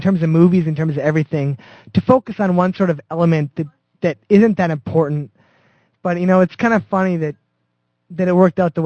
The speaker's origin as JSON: {"language": "English", "country": "Canada", "said": "as sort of being a Canadian"}